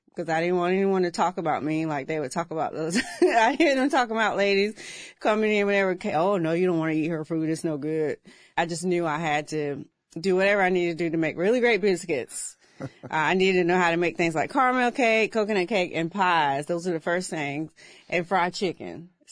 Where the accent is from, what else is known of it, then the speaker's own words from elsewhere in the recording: Durham, North Carolina, United States; Yeah, born and raised in Durham.